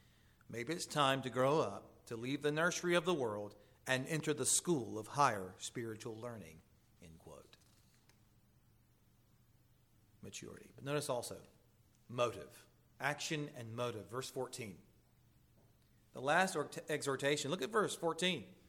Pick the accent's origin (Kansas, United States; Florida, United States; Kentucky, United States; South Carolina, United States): Florida, United States; Hilliard; There was a little church there in Callahan, Florida, just south of where I grew up in Hilliard.